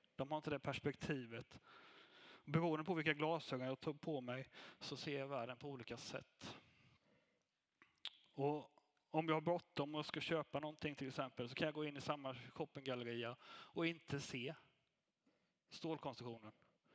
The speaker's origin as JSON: {"language": "Swedish", "country": "Sweden", "said": "Jag är människa, jag är man, jag är svensk, jag har ett visst yrke och så vidare."}